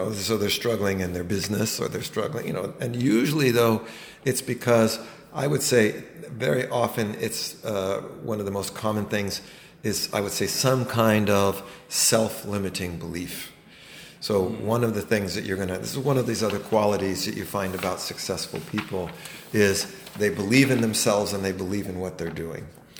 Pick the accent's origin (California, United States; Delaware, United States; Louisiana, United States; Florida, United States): California, United States; I come from the Silicon Valley